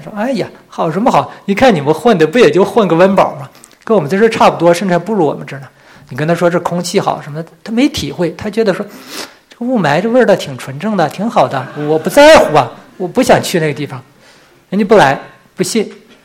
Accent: Canada; 让我回到我加拿大人嘛，就回到加拿大来，回到加拿大来服饰。

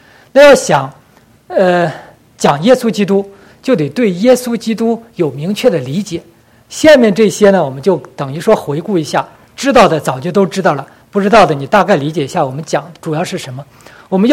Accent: China; 特别是我们从大陆来的这些同胞们，从小都受那个无神论的意识形态、马克思主义那些东西

